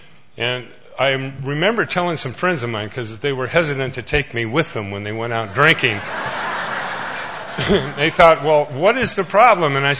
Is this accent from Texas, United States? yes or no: no; Spokane, Washington, United States; I'm from Spokane, Washington. I don't know if my parents were alcoholics.